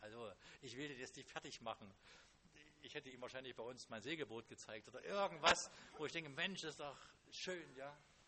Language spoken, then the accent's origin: German; East Germany, Germany; Ich komme aus dem Osten, hat sie vielleicht schon rumgesprochen.